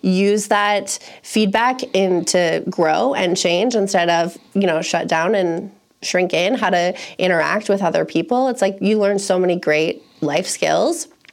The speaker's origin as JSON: {"language": "English", "town": "Bettendorf", "region": "Iowa", "country": "United States", "tie": "born or raised there", "said": "I grew up in the Quad Cities. So I grew up in Bettendorf. I went to all of, Bettendorf high schools."}